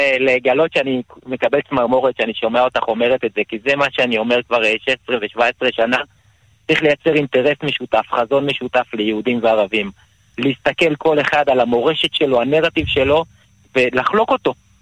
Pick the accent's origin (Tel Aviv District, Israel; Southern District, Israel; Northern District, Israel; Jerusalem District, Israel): Northern District, Israel; Nazareth; נכון, אז אצלנו בנצרת, ואני אומר אצלנו